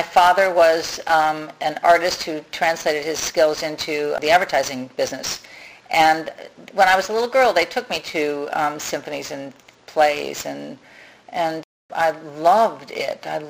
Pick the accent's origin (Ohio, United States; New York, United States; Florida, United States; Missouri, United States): Missouri, United States; St. Louis; I grew up in St. Louis, Missouri.